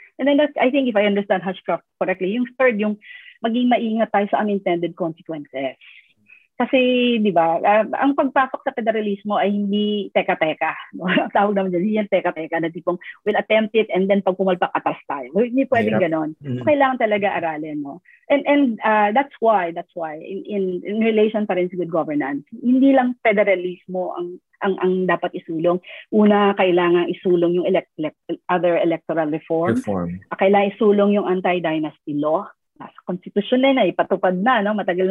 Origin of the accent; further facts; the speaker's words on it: Mindanao, Philippines; And I'm for federalism because I'm a Mindanaoan.